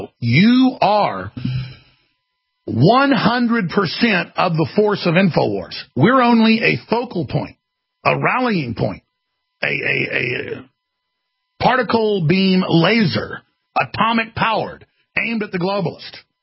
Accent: Dallas, Texas, United States; born there; I was born in Dallas, Texas in 1974.

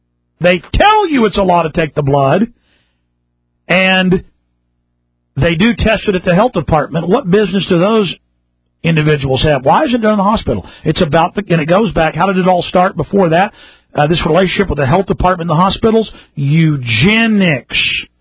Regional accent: Dallas, Texas, United States; born there; I was born at Parkland in Dallas, Texas, 33 years ago.

